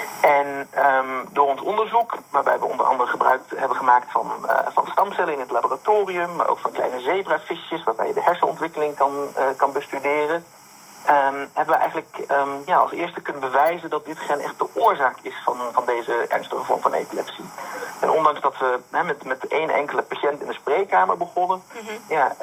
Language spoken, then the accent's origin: Dutch; Zeeland, Netherlands; Ja, in ieder geval, ik ben opgegroeid op Noord-Beveland. En sinds een aantal jaren woon ik inderdaad op Schouwen-Duiveland.